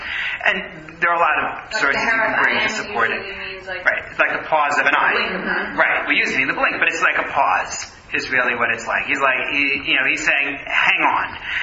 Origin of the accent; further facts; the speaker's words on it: United States; You know, as an American, so I would say, like, you know, Philadelphia or Plymouth Rock or something like that.